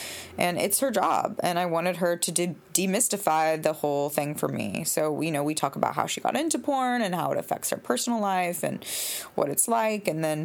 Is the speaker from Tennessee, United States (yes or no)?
yes; Tennessee, United States; I'm from Tennessee. Oh, I love it. Baby. I'm Southern.